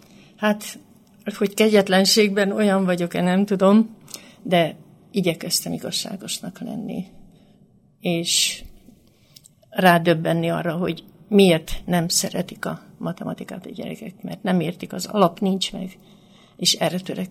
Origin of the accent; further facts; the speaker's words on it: Hódmezővásárhely, Csongrád-Csanád, Hungary; Igen, Hódmezővásárhelyen születtem, egyszerű paraszti családból.